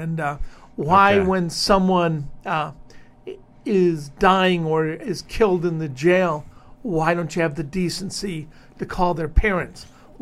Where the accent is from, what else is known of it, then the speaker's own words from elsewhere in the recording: Detroit, Michigan, United States; Well, I'm from Detroit originally, so I'll be required to watch the Lions.